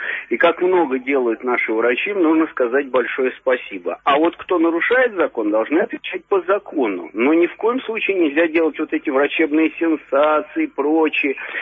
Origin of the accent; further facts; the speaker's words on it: Moscow Oblast, Russia; now in Moscow, Russia; я из Подмосковья, но вообще живу в Москве, сейчас немножко в отпуске.